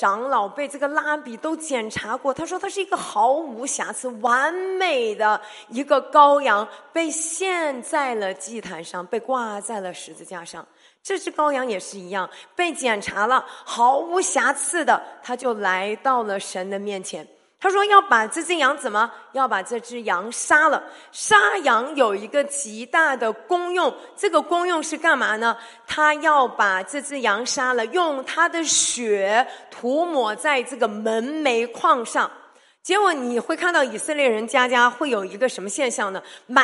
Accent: Yantai, Shandong, China; 我是山东人，我们准备什么？我们有好几位山东烟台老乡在这里哈

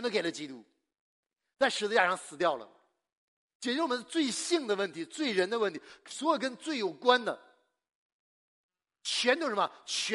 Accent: China; 我们中国人啊，其实是很跟佛教的渊源很深。

